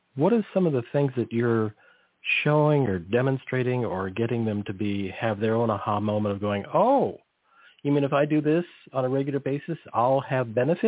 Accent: California, United States; I grew up near the Salinas Valley, so it was a massive amount of ag.

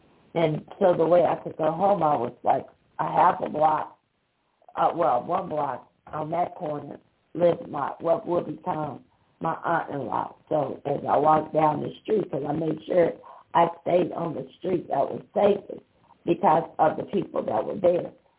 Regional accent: the South, United States; Again, like I grew up in the South, you got to be home before the street lights come on.

